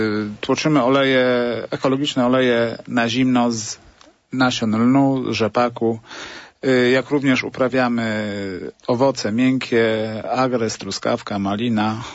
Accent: Tarnogród, Lublin Voivodeship, Poland; My jesteśmy z Tarnogrodu, powiat biłgorajski, gmina Tarnogród, diecezja zamojsko-lubaczowska.

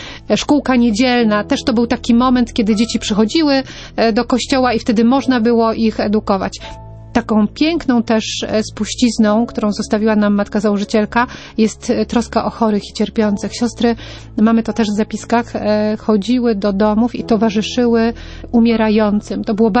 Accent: Lesser Poland, Poland; blisko mojego rodzinnego miasta, blisko Nowego Sącza

